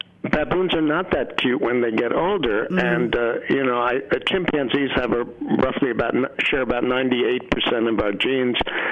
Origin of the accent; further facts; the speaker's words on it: New York City, New York, United States; I grew up in New York City.